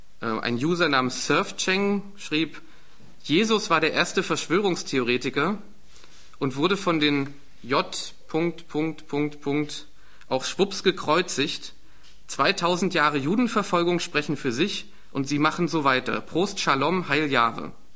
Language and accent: German; East Germany, Germany; Also ich bin in der DDR noch aufgewachsen